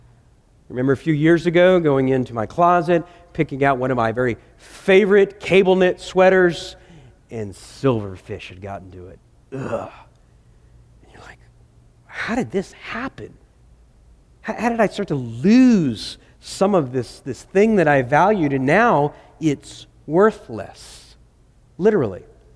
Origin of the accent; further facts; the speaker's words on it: Dallas, Texas, United States; I remember growing up in Dallas. Within a period of about 3 years, I had 3 bikes stolen.